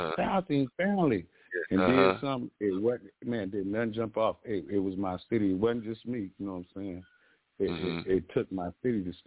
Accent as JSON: {"language": "English", "town": "Milwaukee", "region": "Wisconsin", "country": "United States", "tie": "born or raised there", "also_born_or_lived": "Baton Rouge, United States / El Paso, United States / Baumholder, Germany", "said": "I really was an army brat. I was born in Baton Rouge, then I moved to El Paso, Texas, then Baumholder, Germany, and my daddy retired in Milwaukee, Wisconsin. The first project that I witnessed, I was 13 years old, and here in Milwaukee"}